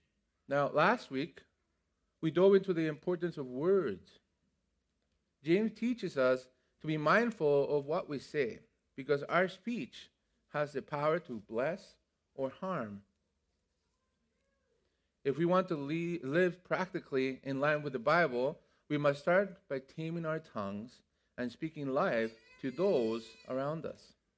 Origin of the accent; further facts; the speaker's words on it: Mexico City, Mexico; It was hard to find green stuff in Mexico City growing up